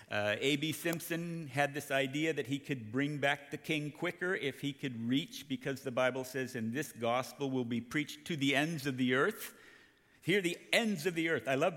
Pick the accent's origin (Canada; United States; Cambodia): Cambodia; she and my father were missionaries to Cambodia back in the 60s. And so I grew up pretty much in Cambodia. I married a Cambodian.